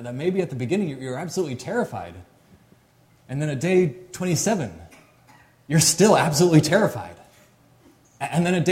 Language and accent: English; Arizona, United States; I mean, I grew up in Arizona. I mentioned that last week.